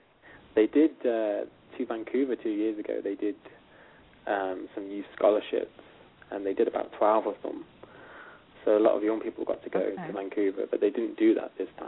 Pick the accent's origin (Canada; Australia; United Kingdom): United Kingdom; England; not what I'm used to, as I'm from England